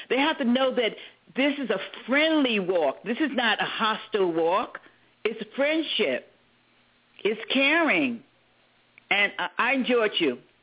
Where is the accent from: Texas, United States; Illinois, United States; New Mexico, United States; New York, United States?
New York, United States; The Bronx; And when we grew up in the Bronx, my household had everything it needed